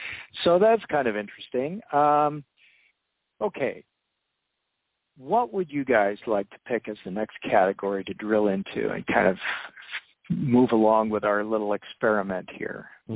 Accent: Canada; Let's see how many are in Canada, my home country here.

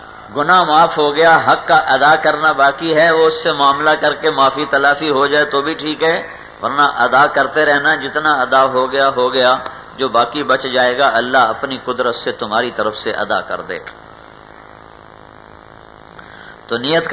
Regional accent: Multan, Punjab, Pakistan; میرا ضلع ملتان ہے.

